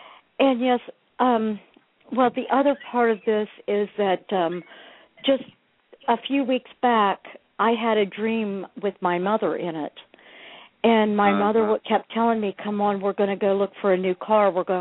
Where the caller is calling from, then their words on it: Ohio, United States; I'm calling from Ohio.